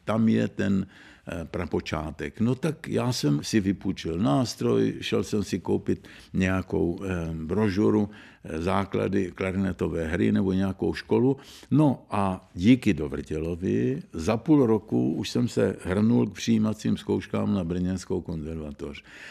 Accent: Zlín, Zlín Region, Czechia; Zlín mě poznamenal zásadně a nejen tím, že je to mé rodné město

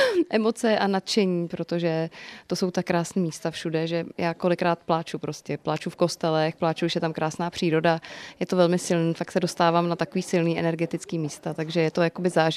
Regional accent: Písek, South Bohemian Region, Czechia; Narodila jsem se v Písku v jižních Čechách

